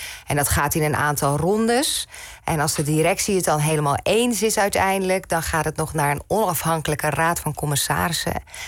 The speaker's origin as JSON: {"language": "Dutch", "country": "Netherlands", "said": "En ik denk dat we daar als Nederlanders best een beetje trots op mogen zijn."}